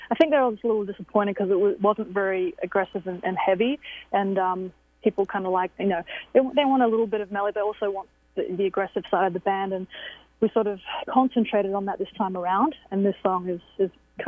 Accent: Australia; I'm from Australia, and usually it's the opposite.

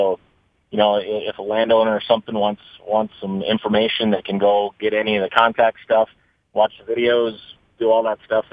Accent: Sisseton, South Dakota, United States; I'm from Sisseton.

